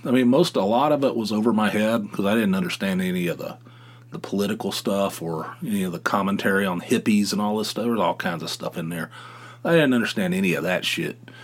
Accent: Dunbar, West Virginia, United States; I grew up in Dunbar, West Virginia, Dunbar, even inside Dunbar, and it was like population 10,000 somewhere in that neighborhood.

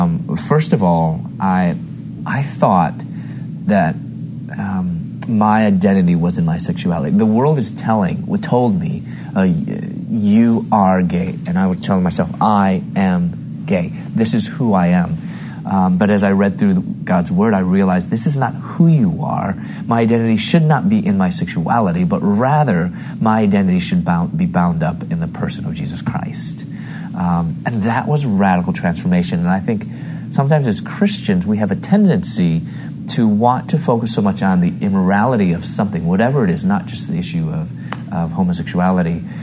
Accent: Chicago, Illinois, United States; moved away as an adult; now in Louisville, United States; I'm from Chicago. I moved to Louisville, Kentucky. I was pursuing my doctorate in dentistry.

